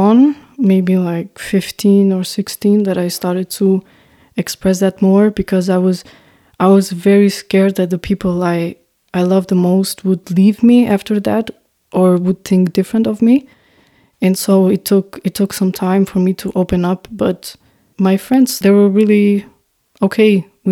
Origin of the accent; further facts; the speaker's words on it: North Macedonia; English is a second language; I tend to say I'm from Albania. But actually, in my passport, I'm not from Albania. I'm from North Macedonia. But I'm Albanian from North Macedonia.